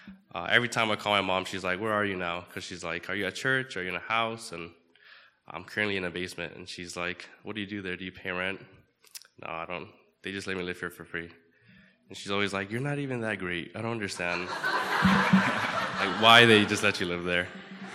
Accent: Houston, Texas, United States; Just because it's such a contrast from what we grew up in Houston, from a church that kicked us out for being brown

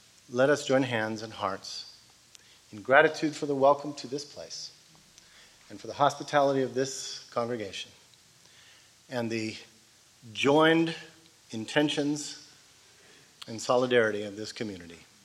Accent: California, United States; I'm from Cali. I don't know this scene.

